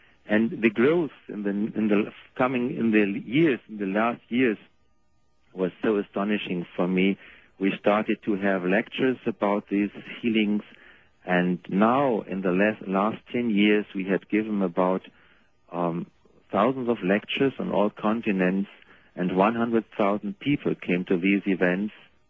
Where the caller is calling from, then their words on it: Germany; English is a second language; I'm calling here from Germany